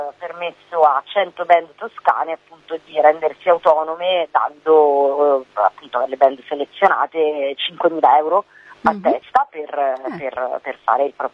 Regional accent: Palermo, Sicily, Italy; una comune produttiva a Palermo, cioè nella mia città natale

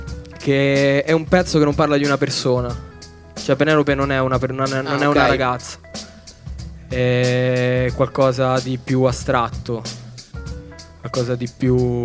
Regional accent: Trebisacce, Calabria, Italy; Vengo dalla Calabria, da un paesino di 10.000 abitanti in provincia di Cosenza che si chiama Trebisacce.

